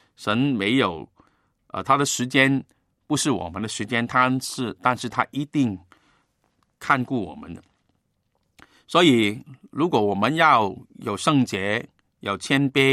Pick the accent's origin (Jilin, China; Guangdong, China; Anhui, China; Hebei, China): Guangdong, China; 用我们广东人的用语，很多人的生命一塌糊涂，很不容易啊。